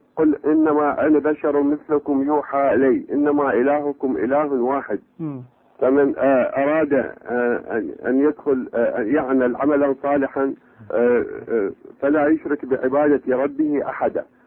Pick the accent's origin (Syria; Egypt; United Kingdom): United Kingdom; England; أنا أريد أصحح، أنا مو من جدة، أنا الحقيقة من إنجلترا، وعندي مداخلة